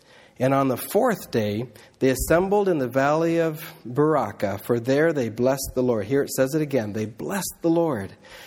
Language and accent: English; Indonesia; where I grew up in Indonesia